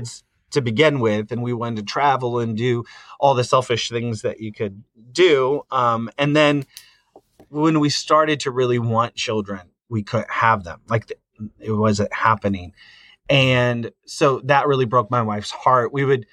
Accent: Fort Wayne, Indiana, United States; So, growing up in Fort Wayne, Indiana, I was a part of a ministry there that really did a lot of outreach through the arts.

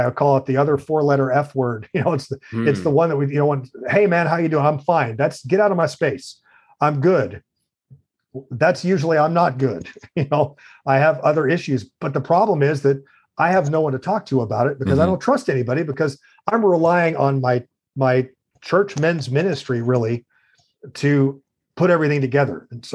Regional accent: Jacksonville, Florida, United States; I grew up in Jacksonville.

